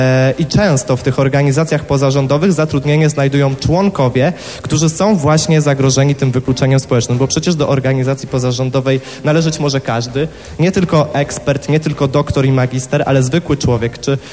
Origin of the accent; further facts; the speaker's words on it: Ostrowiec Świętokrzyski, Świętokrzyskie Voivodeship, Poland; Zresztą ja pochodzę z Ostrowca Świętokrzyskiego i u nas jest tak samo.